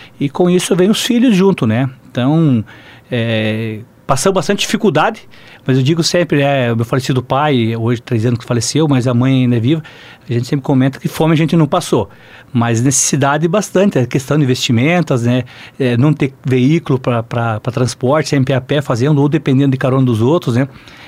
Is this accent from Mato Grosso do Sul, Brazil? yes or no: yes; Maracaju, Mato Grosso do Sul, Brazil; Eu sou nascido em Maracaju, né? Mato Grosso do Sul. Distrito Vista Alegre, 70 quilômetros de distância do município, era um distrito, né? E ainda do distrito, ainda mais 12 quilômetros no interior. Família muito pobre, né? Somos em três filhos em casa.